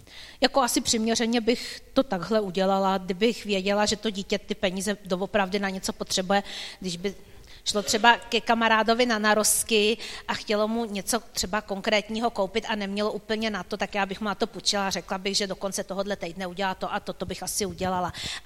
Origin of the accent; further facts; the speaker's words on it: Prague, Czechia; my jsme přece jenom z Prahy, v Praze je ten dorost velký